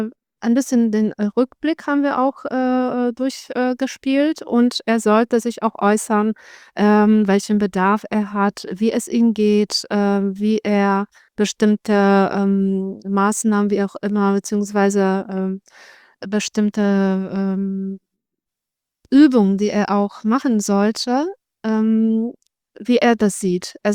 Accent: Poland; first language Polish; now in Bochum, Germany; Ich bin Polin. Ich bin Dolmetscherin und Übersetzerin für Polnisch

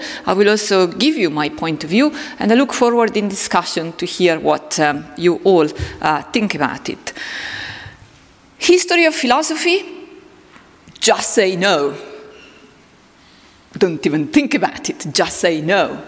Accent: Lombardy, Italy; accent: Italian; English is a second language; I'm Italian. I'm just from the other side of the border, from Lombardia. But I think my accent, my Italian accent, which you can already hear when I speak English, would become really interesting when I speak German.

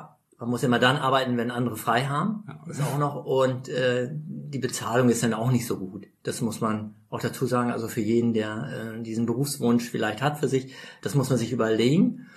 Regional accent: Lower Saxony, Germany; meine Heimat ist in Ostfriesland, 500 Kilometer entfernt etwa.

